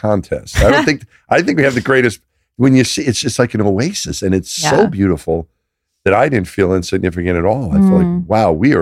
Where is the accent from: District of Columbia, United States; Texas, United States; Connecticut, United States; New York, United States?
New York, United States; I thought of myself more as a New Yorker, you know, mm-hmm. the region maybe. I'm from New York, that's where I'm from.